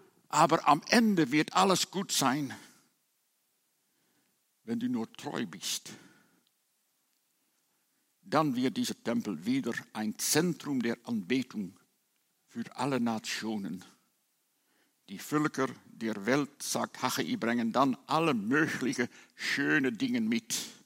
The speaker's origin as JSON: {"language": "German", "country": "Netherlands", "said": "meine Heimat, die Niederlande, war ebenfalls ein christliches Land."}